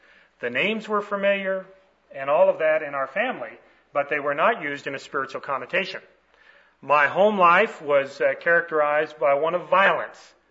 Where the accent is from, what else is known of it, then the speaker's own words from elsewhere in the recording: Canada; I was born and raised in Canada